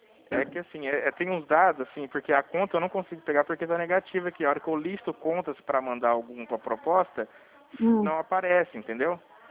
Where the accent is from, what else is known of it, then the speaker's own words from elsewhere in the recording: Dracena, São Paulo, Brazil; Eu sou de Dracena